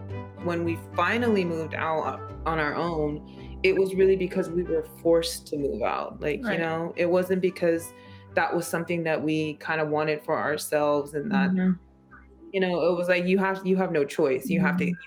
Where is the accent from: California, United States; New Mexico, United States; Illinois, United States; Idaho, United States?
California, United States; San Francisco; That's the home that we grew up in San Francisco.